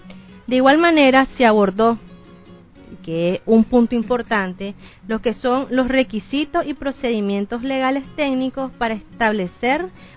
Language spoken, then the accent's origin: Spanish; Nicaragua; los lazos que tenemos como comunidad y como pueblo nicaragüense